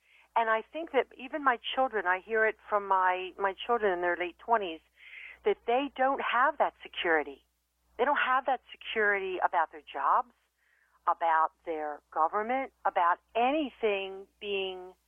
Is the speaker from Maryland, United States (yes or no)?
yes; Dundalk, Maryland, United States; I grew up in Dundalk, Maryland, and we had Sparrows Point down there.